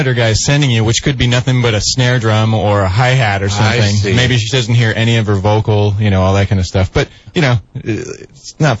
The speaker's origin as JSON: {"language": "English", "town": "Los Osos", "region": "California", "country": "United States", "tie": "born or raised there", "also_born_or_lived": "San Fernando Valley", "lives_now": "Morro Bay, United States", "said": "I live in Morro Bay now. I grew up"}